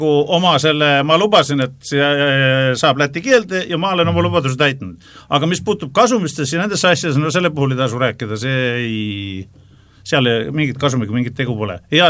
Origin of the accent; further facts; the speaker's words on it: Saare County, Estonia; Ma tihti võibolla panen midagi seuses sellegi, et ma saaremalt pärit olen murrakuga segamine tead.